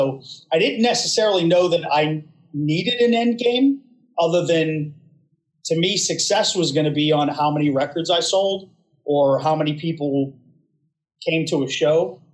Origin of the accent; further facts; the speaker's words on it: Coraopolis, Pennsylvania, United States; I'm originally from Coriopolis, Pittsburgh, Pennsylvania.